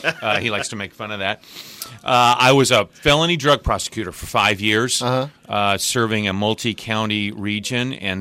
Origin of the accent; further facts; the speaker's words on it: Mattoon, Illinois, United States; I was born and raised in Mattoon. My dad worked in a manufacturing plant all his life.